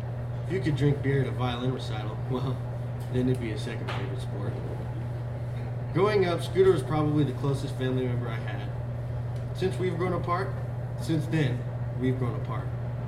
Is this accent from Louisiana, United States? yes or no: yes; Arcadia, Louisiana, United States; But as a child … I grew up in Arcadia, Louisiana, just about an hour north of New Orleans.